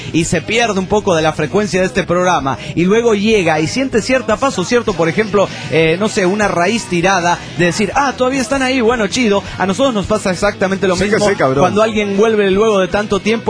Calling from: New York, United States; de New York, Estados Unidos de Norteamérica.

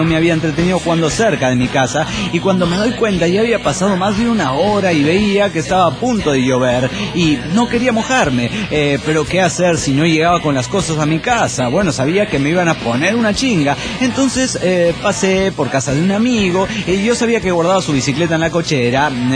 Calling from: San Bernardino, California, United States; de San Bernardino, Califas en San Bernardino.

